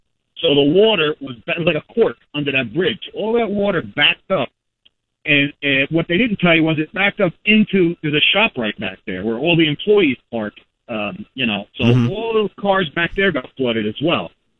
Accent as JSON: {"language": "English", "town": "Totowa", "region": "New Jersey", "country": "United States", "tie": "born or raised there", "said": "I grew up in Totowa. I went to school in Little Falls."}